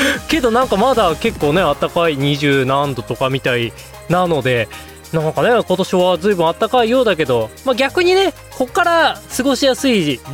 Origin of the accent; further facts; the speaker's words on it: Hokkaido, Japan; 私の地元北海道